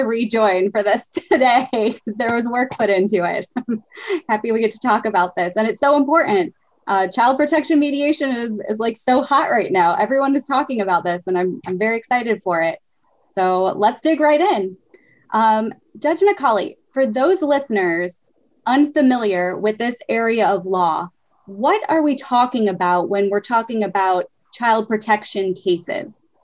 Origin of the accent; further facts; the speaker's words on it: Toledo, Ohio, United States; And Toledo is my hometown, and I love having these folks from Toledo on the podcast.